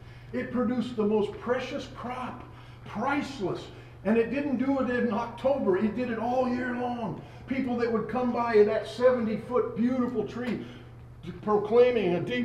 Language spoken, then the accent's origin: English; North Dakota, United States; well, I'm from North Dakota, we have oil wells.